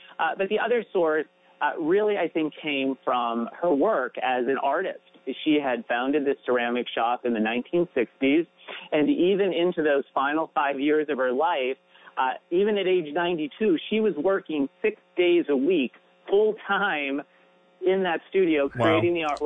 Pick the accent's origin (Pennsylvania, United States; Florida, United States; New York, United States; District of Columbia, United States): Pennsylvania, United States; St. Mary's; ceramic studio on the grounds of the oldest Benedictine convent in the country, which happens to be in my hometown in St. Mary's, Pennsylvania.